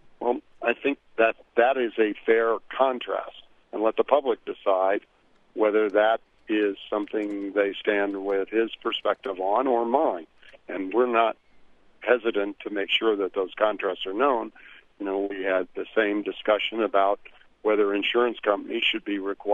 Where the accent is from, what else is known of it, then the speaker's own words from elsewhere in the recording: Midwest, United States; Believe it or not, I grew up in the Midwest, and I'm still a Chicago White Sox fan